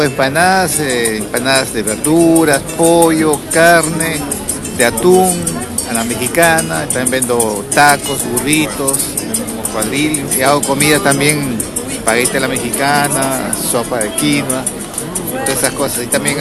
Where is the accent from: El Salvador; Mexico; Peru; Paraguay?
Peru; Yo vengo de Perú.